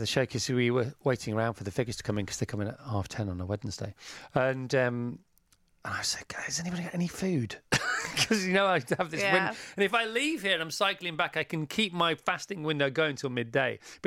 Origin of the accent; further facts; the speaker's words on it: Oban, Scotland, United Kingdom; now in Bradford, United Kingdom; My amazing fiancé, Jonathan, and I are travelling up from Bradford to Oban, Scotland today, my hometown, to get married on Saturday.